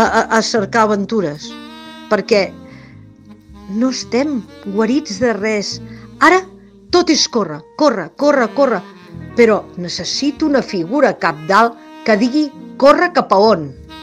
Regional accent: Catalonia, Spain; jo sóc de l'Alt Penedès, no puc anar a veure els meus pares, que estan al Barcelonès.

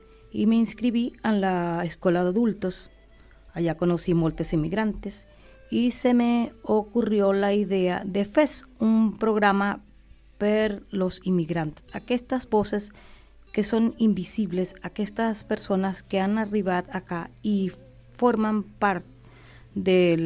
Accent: Venezuela; Catalan is a second language; now in Constantí, Spain; Ja has dit, Jordi, que soc veneçolana. I he arribat a Constantí en 2019

